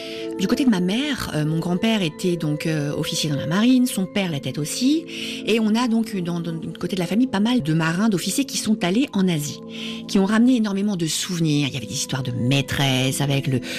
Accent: France; now in South Korea; En plus, je suis française d'origine, donc les gens disent, elle est française

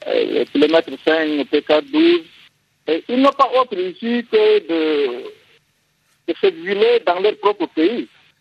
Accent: Chad; Oui, je suis tchadien.

